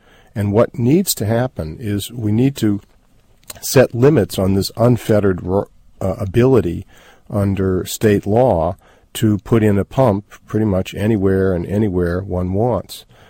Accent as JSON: {"language": "English", "region": "Massachusetts", "country": "United States", "tie": "born or raised there", "said": "Florida, Massachusetts, my home state, Michigan, Minnesota, Wisconsin."}